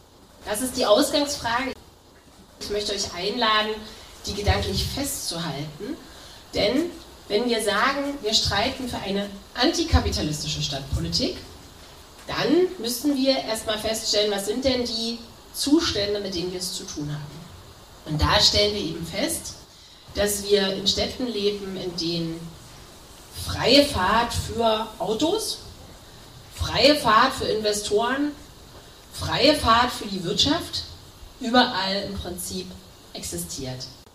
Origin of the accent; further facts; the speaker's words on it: East Germany, Germany; Ich komme übrigens aus dem Osten, das möchte ich auch nochmal dazu sagen, das ist ein bisschen eine andere Perspektive, weil meine kapitalistische Erfahrung beginnt 1990. Und ich bin erst 84 geboren